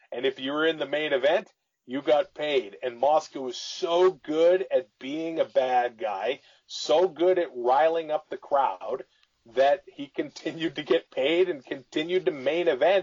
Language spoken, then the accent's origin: English; Canada; As a Canadian kid, he was the hero.